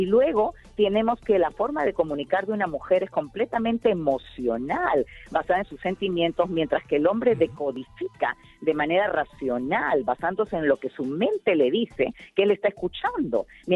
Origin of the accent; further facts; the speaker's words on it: Peru; also born or lived in Cuba; yo soy peruana de corazón porque yo nací en Cuba, de madre cubana y de padre peruano, pero me llevaron al Perú al año, entonces por eso hablo como peruana, pero me río como cubana y bailo como cubana también.